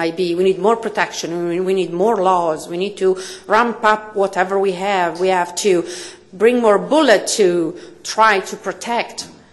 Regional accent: Italy; I'm from Italy

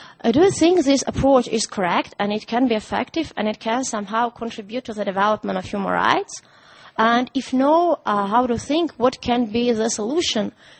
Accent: Armenia; English is a second language; now in Netherlands; I'm originally from Armenia, but I live in Netherlands.

